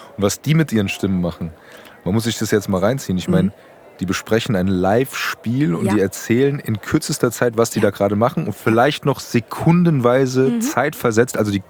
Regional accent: Frankfurt, Hesse, Germany; born there; als geborener Frankfurter

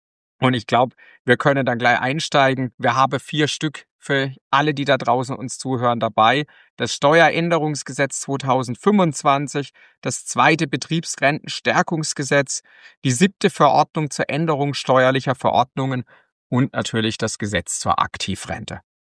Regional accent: Karlsruhe, Baden-Württemberg, Germany; ich komme aus Karlsruhe.

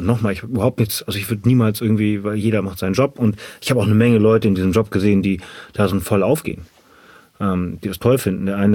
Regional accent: Ahrensburg, Schleswig-Holstein, Germany; ich komme aus Ahrensburg

